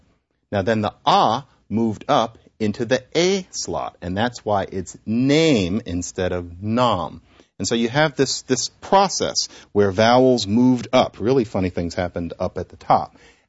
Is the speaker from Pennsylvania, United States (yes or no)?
yes; Philadelphia, Pennsylvania, United States; To me, I grew up in Philadelphia, it was John, Sean, Dawn, and Ron.